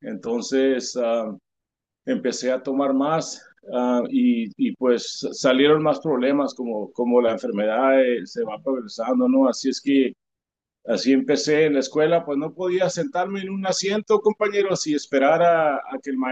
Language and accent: Spanish; Pitiquito, Sonora, Mexico; now in United States; Soy originario de Pitiquito, Sonora, México. Tengo en Estados Unidos muchos años ya